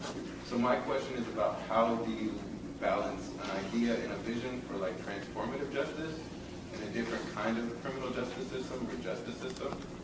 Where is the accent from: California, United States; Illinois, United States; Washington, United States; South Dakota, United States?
California, United States; Oakland; I'm from Oakland.